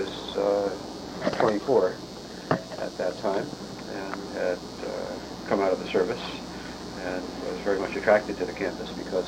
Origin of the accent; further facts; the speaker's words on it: New York City, New York, United States; I was born and raised in New York City.